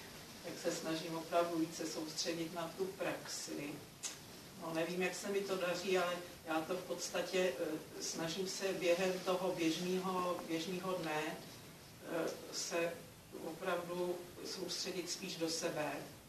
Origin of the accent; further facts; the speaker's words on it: Jihlava, Vysočina Region, Czechia; z Jihlavy.